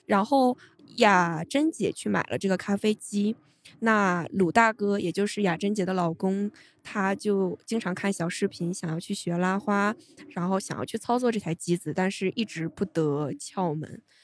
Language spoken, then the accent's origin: Chinese; Shanghai, China; 我是从上海过来的大学生